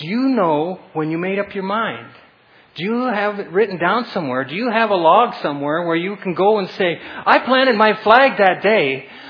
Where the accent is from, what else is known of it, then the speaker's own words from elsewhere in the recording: Iowa, United States; It's like I grew up in Iowa.